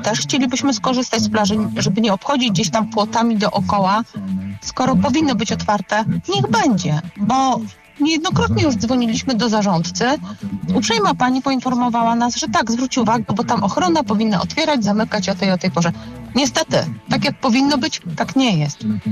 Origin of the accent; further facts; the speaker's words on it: Szczecin, West Pomeranian Voivodeship, Poland; jestem ze Szczecina.